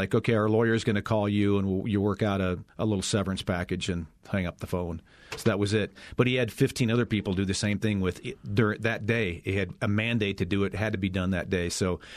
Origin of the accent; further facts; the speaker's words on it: South Dakota, United States; I grew up in South Dakota, big Minnesota Twins fans. We were about 3 hours from the Twin Cities.